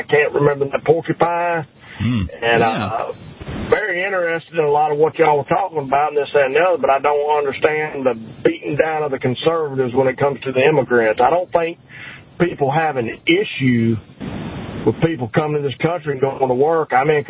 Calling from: Terry, Mississippi, United States; Terry, Mississippi.

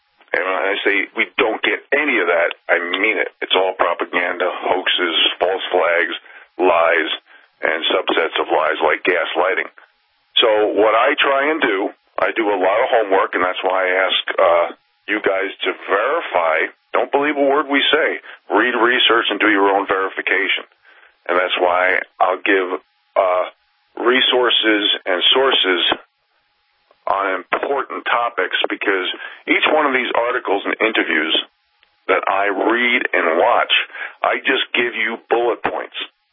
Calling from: Montana, United States; And I'm jealous because I'm talking live from Montana.

